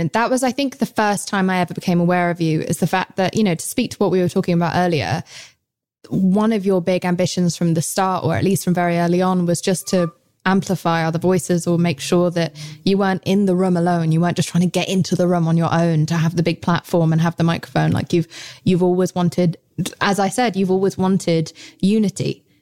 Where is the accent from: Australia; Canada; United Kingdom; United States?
United Kingdom; England; accent: English; Yeah, I think that's my English accent coming into play there.